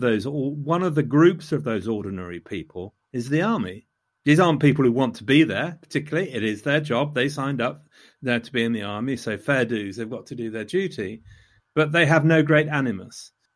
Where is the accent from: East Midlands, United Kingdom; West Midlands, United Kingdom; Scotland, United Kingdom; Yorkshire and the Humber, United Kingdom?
East Midlands, United Kingdom; Loughborough; I'm not Northern Irish and haven't lived through that. And, you know, I come from Loughborough.